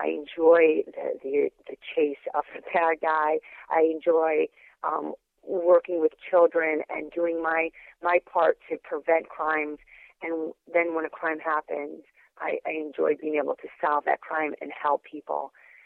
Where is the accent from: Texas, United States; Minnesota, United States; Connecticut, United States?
Connecticut, United States; Naugatuck; now in Greenwich, United States; I grew up in Naugatuck, not very far from Post. I currently live in Greenwich, Connecticut, where I've lived for the past 12 years.